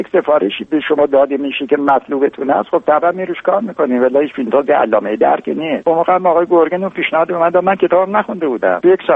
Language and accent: Persian; Khuzestan, Iran; born or raised there